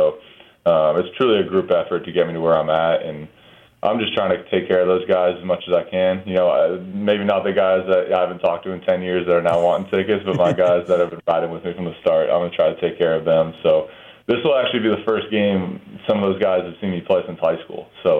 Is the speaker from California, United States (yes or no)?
no; Massachusetts, United States; like I grew up outside of Boston.